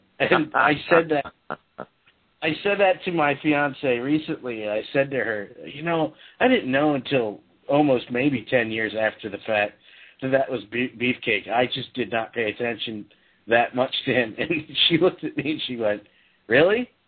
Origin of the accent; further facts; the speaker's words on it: New Jersey, United States; So, and I'm from Jersey, so I don't know where that came from.